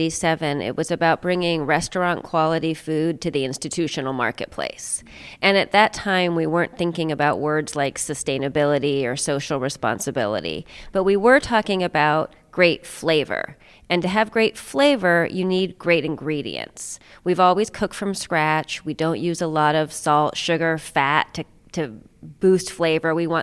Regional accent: California, United States; And I can remember growing up in California

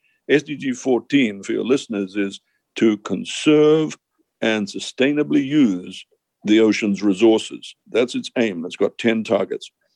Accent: Fiji; As I mentioned, I come from Fiji, and my background is really in rural development.

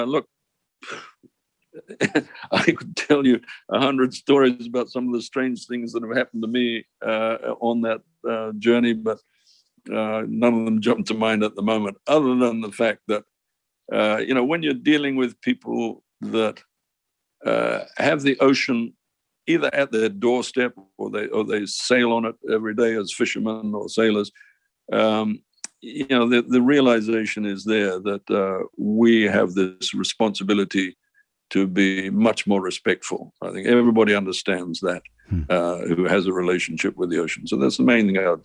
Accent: Fiji; As I mentioned, I come from Fiji, and my background is really in rural development.

